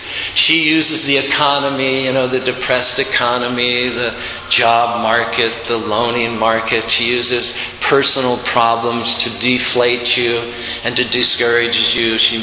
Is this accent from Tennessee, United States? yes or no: no; Utah, United States; We're from Utah Valley, right?